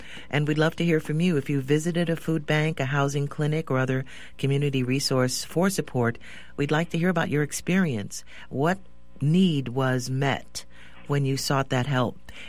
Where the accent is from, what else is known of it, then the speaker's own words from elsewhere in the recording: Ohio, United States; I'm originally from Ohio, so, you know, Midwest.